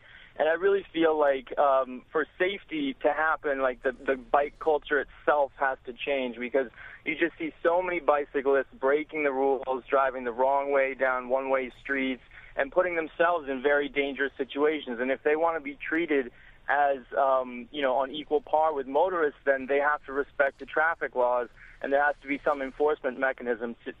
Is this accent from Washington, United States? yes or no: no; New York City, New York, United States; You know, I grew up in New York, and I've seen the bike culture change. And as someone who grew up here